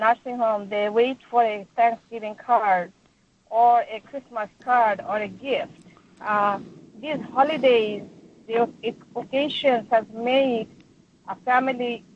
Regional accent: India; now in Queens, United States; A holiday in our country, I come from India

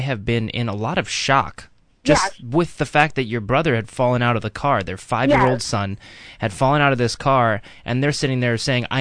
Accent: New York, United States; And I'm from the East Village, too.

